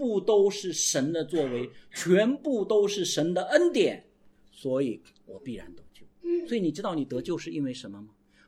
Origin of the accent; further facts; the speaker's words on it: Guangdong, China; 我们广东人喜欢喝汤，对吧？